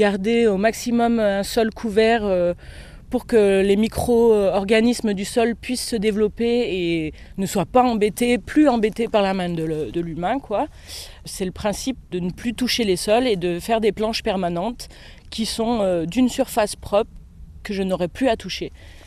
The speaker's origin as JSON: {"language": "French", "region": "Auvergne-Rhône-Alpes", "country": "France", "lives_now": "Prades, France", "said": "je suis arrivée sur Prades en octobre dernier. J'étais sur Jaujac avant et je suis originaire de la Loire à la base. Je suis arrivée en Ardèche en 2019"}